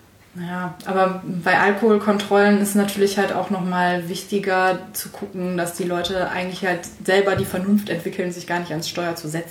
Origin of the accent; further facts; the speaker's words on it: Mönchengladbach, North Rhine-Westphalia, Germany; ich komme halt aus Mönchengladbach, ich bin halt auch irgendwie mit Fußball so mehr oder weniger aufgewachsen und bin halt auch so ein bisschen Fan von Borussia Mönchengladbach